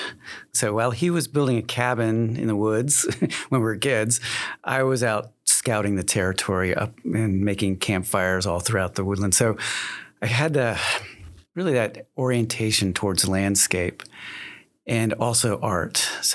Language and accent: English; Reading, Pennsylvania, United States; If you take I-81 south and get on the Pennsylvania Turnpike, I grew up outside Reading, Pennsylvania. And that's a really culturally rich area, Pennsylvania German and a lot of other diversity.